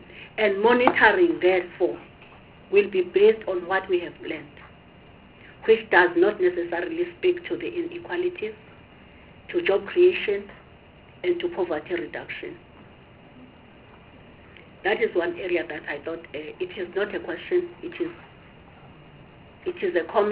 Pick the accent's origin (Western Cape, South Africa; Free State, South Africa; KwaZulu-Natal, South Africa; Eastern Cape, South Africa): KwaZulu-Natal, South Africa; Harding; born there; like the roads where I was born in Harding.